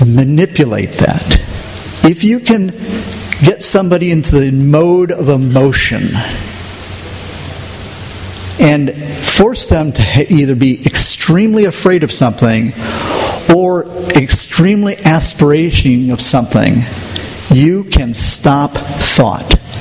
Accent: Milwaukee, Wisconsin, United States; I grew up in Milwaukee. There were all sorts of Germans.

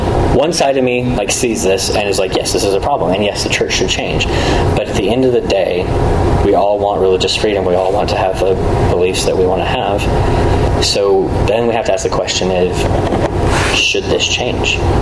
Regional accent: Pocatello, Idaho, United States; I mean, I was raised in Pocatello, so I was raised around it.

